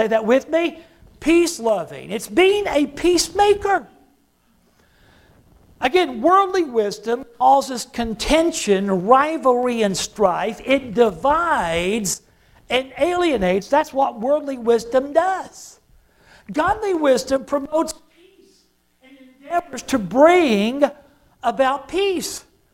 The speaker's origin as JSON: {"language": "English", "region": "Texas", "country": "United States", "said": "I still had Texas plates on my van, and so I said, I'm from Texas."}